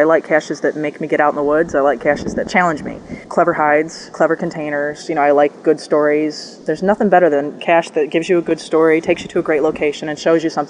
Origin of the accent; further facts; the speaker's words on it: Illinois-Wisconsin border, United States; I grew up right on the Illinois-Wisconsin border, still live right around that area.